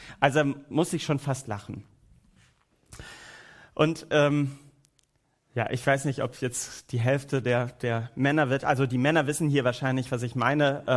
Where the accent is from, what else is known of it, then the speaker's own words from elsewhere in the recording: Schleswig-Holstein, Germany; also born or lived in Hamburg; komme aus Norddeutschland, bin in Hamburg geboren, Schleswig-Holstein aufgewachsen, das ist meine Heimat. Aber ich merke, ich bin jetzt auch seit 22 Jahren dort weg, wohne nicht mehr in der Heimat.